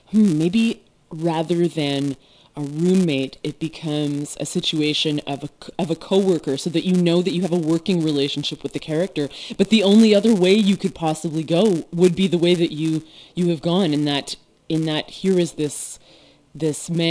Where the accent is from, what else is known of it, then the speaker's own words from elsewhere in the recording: Richmond, Quebec, Canada; Now, I grew up in Richmond and moved back in 2003, and I passionately love the townships.